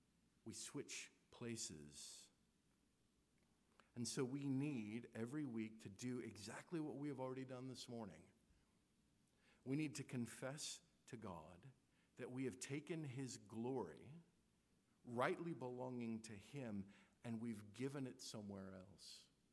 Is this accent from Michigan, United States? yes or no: no; Lincoln, Nebraska, United States; I grew up in Nebraska, which means the team I root for wears red, but it's not Georgia. When people would come to visit us in Lincoln, we would always, you can't miss it.